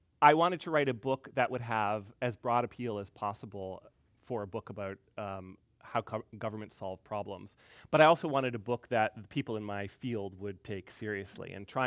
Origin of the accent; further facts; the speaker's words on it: Canada; Windsor, Ontario. So I had a very bi-national existence. And for most of my life, I was used to Americans making fun of the fact that I was Canadian.